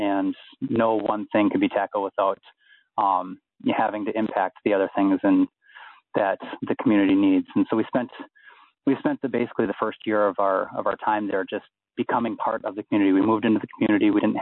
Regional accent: Minneapolis, Minnesota, United States; now in Haiti; my wife and I both actually live in Haiti primarily, but we're both from the Twin Cities area here, and we're back in town.

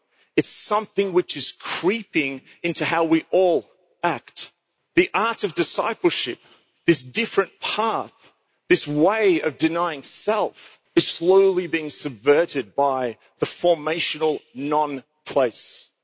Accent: Australia; America's story is totally tied up to my story as an Australian.

